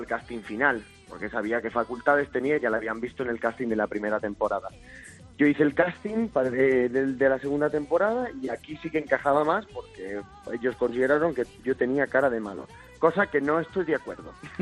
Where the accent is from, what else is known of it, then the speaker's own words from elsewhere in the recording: Boquiñeni, Aragon, Spain; acabo de volver de 4 días allí en Zaragoza y en mi pueblo Boquiñeni, que para mí es mi gente.